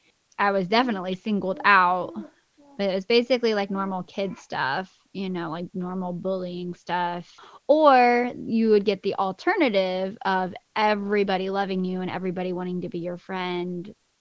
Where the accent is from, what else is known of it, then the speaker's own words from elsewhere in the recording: Haiti; I mean, growing up in Haiti is kind of a unique situation.